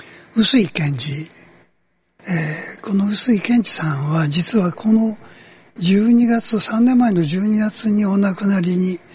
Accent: Tokyo, Japan; born there; also born or lived in Kyoto; 東京で生まれて、京都で過ごし、

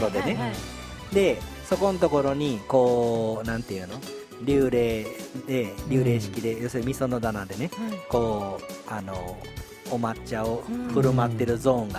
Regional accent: Osaka, Japan; そうなん多分俺大阪出身やけどそうざます

